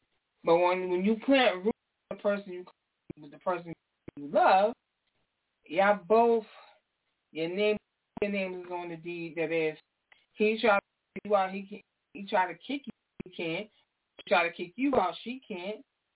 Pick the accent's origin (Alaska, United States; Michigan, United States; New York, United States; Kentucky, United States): New York, United States; now in New Jersey, United States; I live in New Jersey and I'm from New York.